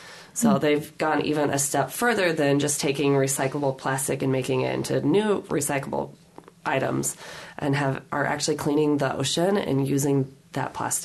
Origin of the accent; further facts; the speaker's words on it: Oskaloosa, Iowa, United States; They are based out of Eddyville, which is close to my hometown of Oskaloosa.